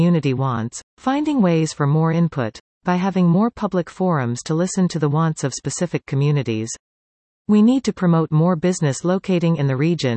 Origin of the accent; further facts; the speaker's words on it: Cambridge, Ontario, Canada; I am ninth generation from Cambridge and Waterloo region. I have lived here my entire life.